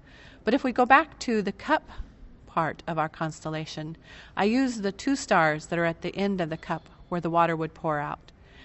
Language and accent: English; Casper, Wyoming, United States; from Casper, Wyoming, and I am going to talk to you about a constellation that we see in our sky, even in Wyoming.